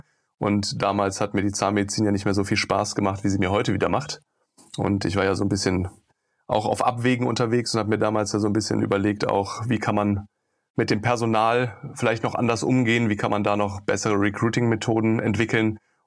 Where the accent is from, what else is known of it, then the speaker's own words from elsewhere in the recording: Düsseldorf, North Rhine-Westphalia, Germany; Ich bin in Düsseldorf groß geworden.